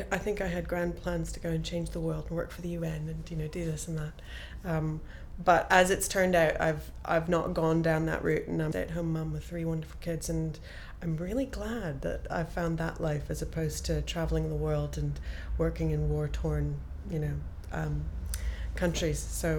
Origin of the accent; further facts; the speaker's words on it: Montreal, Quebec, Canada; Well, I'm Canadian. I'm from Montreal. I'm of a very small community of English-speaking Quebecers. My mum is of Scottish background.